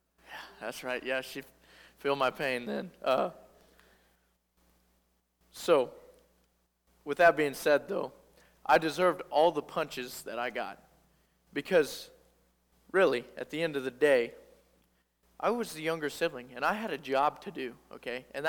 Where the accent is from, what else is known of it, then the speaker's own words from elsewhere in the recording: Cabool, Missouri, United States; And I was born and raised in Kabul, Missouri, just on down the road a little ways, and I've been there my whole life.